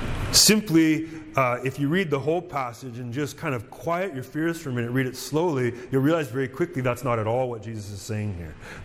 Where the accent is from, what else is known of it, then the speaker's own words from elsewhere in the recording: Canada; As a Canadian, and one who's called to live in the lives of other Canadians